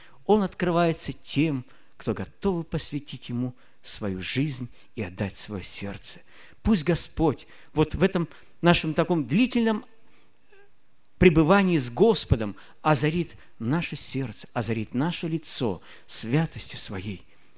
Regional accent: Belarus; first language Belarusian; Мы споем на нашей родной белорусской мове.

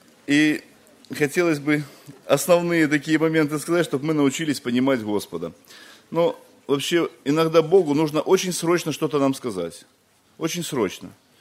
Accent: Minsk, Belarus; я вообще из Белоруссии, из города Минск. Я там живу.

